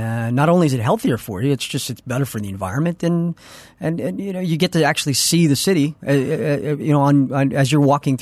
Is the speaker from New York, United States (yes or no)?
yes; New York, United States; born there; also born or lived in Mexico / West Coast; I was born in New York.